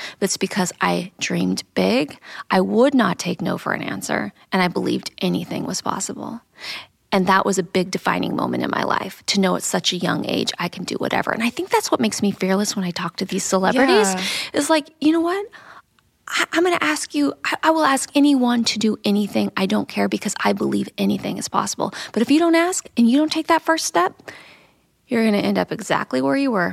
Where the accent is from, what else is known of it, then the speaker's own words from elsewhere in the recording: Wyoming, United States; I grew up in Wyoming in a Mormon family.